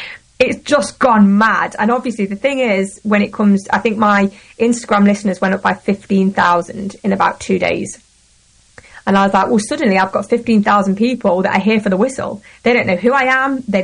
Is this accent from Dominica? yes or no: no; United Kingdom; I'm very proud of being a British artist.